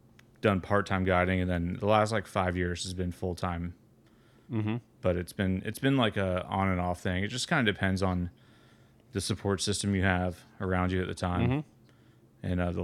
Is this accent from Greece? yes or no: no; Atlanta, Georgia, United States; all my friends, I grew up in Atlanta and I spent a lot of my time in Florida, but in Atlanta, all my bass fishing buddies